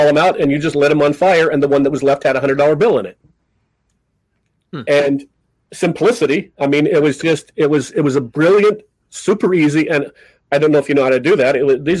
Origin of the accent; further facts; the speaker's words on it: Great Falls, Montana, United States; I grew up in Great Falls, Montana, and there were no magic shops.